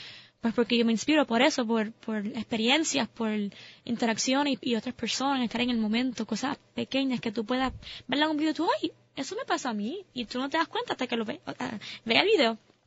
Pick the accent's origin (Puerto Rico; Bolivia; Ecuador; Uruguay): Puerto Rico; Bayamón; also born or lived in New York; Y sí, yo nací en Puerto Rico, en Bayamón. Mucha gente no sabe eso porque yo hablo mucho inglés, estoy allá en la universidad, pero yo me crié aquí me crié en Puerto Rico.